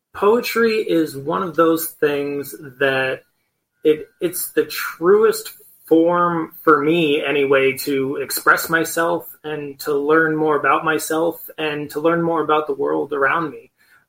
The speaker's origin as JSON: {"language": "English", "town": "Portland", "region": "Maine", "country": "United States", "said": "I'm originally from Portland, Maine, and I came out here to do an artist in residency position at a college, the Burren College of Art."}